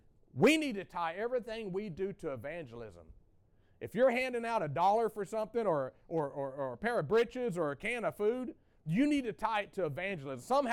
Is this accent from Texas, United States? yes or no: yes; Texas, United States; I grew up in Texas for about 8 or 9 years of my youth, in the early 80s up through the mid 80s.